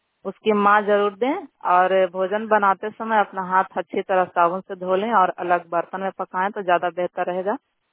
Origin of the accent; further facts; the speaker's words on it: Damodarpur, Bihar, India; post दमोदरपुर थाना नगर नौसा जिला नालंदा की निवासी हूँ